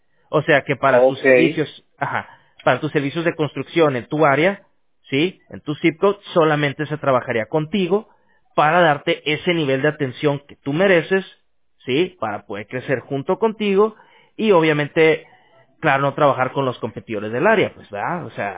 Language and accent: Spanish; Tijuana, Baja California, Mexico; Yo soy de Tijuana, pero mi familia, son mi abuelo era de Sinaloa.